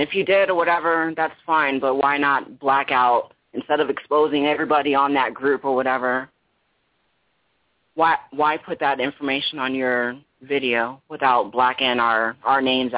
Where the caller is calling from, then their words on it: United States; I'm from Washington.